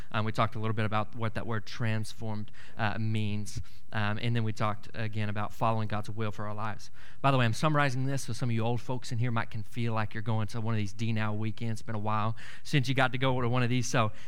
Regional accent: Brownwood, Texas, United States; I'm from Brownwood. I live there.

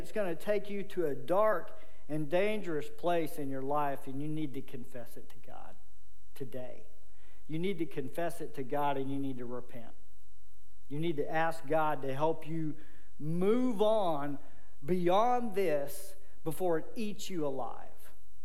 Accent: Arlington, United States; I spent my whole life growing up in Arlington.

